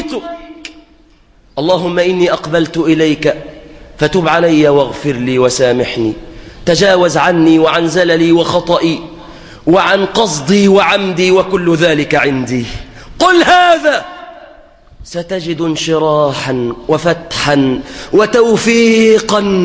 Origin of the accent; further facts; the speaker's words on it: Egypt; اللهم احفظ بلادنا مصر عزيزة قوية متماسكة يا رب العالمين